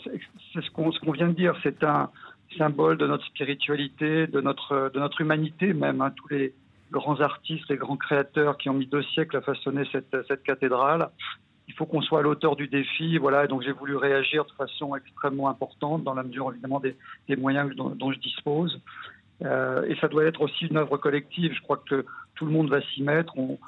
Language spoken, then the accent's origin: French; Paris, Île-de-France, France; on ne peut pas ne pas être touché quand on est français, parisien en plus